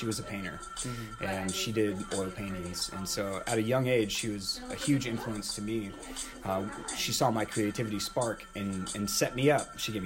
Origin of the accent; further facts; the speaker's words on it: Corvallis, Oregon, United States; born there; also born or lived in Tacoma; I was born in July 1987 in Corvallis, Oregon. So I'm originally a West Coast baby. A lot of my family are from Hawaii and Oregon, so it's nice to be back in my home area.